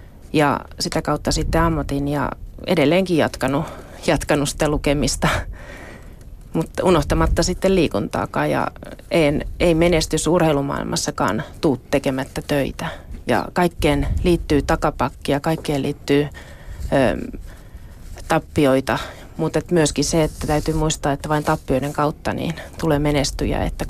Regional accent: Lohja, Uusimaa, Finland; also born or lived in Pyhäjärvi / Outokumpu; now in Espoo, Finland; lapsuuteni elin Lohjalla ja Lohjan ympäristössä silloisessa maalaiskunnassa nykyistä Suurlohjaa. Kansakoulun kävin siellä Oulun läänin Pyhäjärvellä ja jatkoin sitä sitten Outokummussa. Ja kyllä mä suurimman osan elämästäni on kuitenkin asunut Espoossa

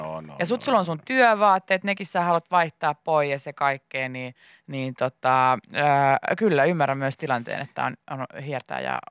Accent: Tampere, Pirkanmaa, Finland; mä oon Tampereelta kotoisin ja mä muistan myös usein sen mainita.

